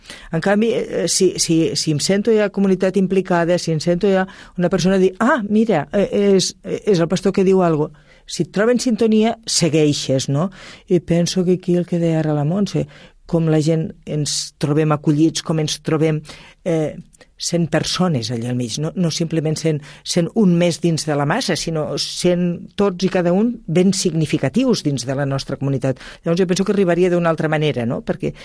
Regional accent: Juneda, Catalonia, Spain; jo soc de Juneda, a la parròquia de Juneda

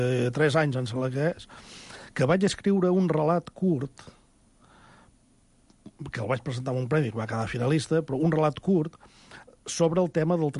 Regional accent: Girona, Catalonia, Spain; Jo sóc de Girona, vaig néixer a Girona, tinc parents a Mer, i, bueno, és el meu lloc de...

